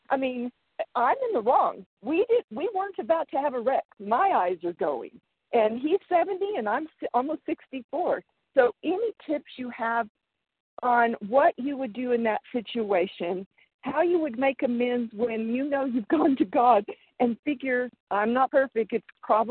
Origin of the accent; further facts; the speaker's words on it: Tulsa, Oklahoma, United States; I am from Tulsa